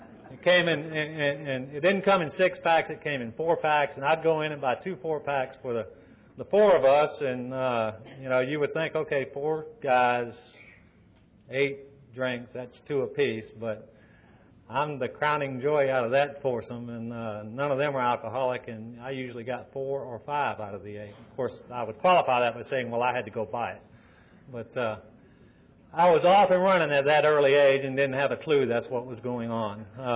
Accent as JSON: {"language": "English", "town": "Savannah", "region": "Georgia", "country": "United States", "tie": "born or raised there", "said": "I was born and raised in Savannah. I'm a native Georgian."}